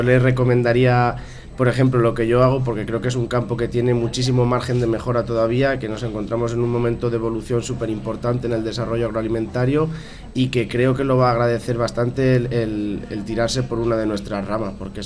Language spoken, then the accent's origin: Spanish; Albacete, Castilla-La Mancha, Spain; yo soy de Albacete